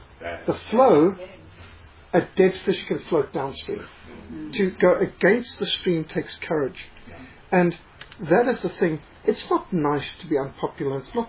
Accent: Zimbabwe; even though I was in my heart and soul Rhodesian

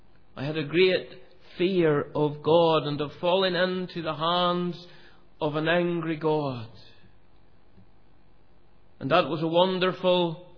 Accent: Cullybackey, Northern Ireland, United Kingdom; that's really where I'm from originally. That's where I was born and bred, as we say in Northern Ireland. You're born and bred. I was born and bred in Cullibaggy.

